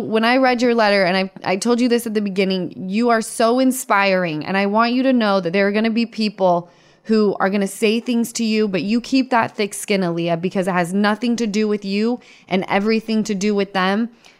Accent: Utah, United States; What about the Utah Jazz? I'm from Utah, you know.

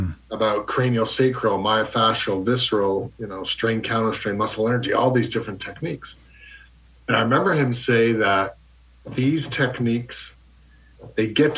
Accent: Canada; I'm from Canada originally.

